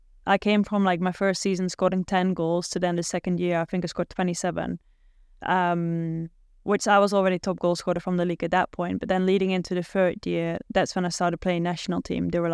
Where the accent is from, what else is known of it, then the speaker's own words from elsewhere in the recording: Netherlands; accent: Dutch; They weren't always happy with my accent because I did still sound a bit Dutch, which obviously is a bit sensitive to some people.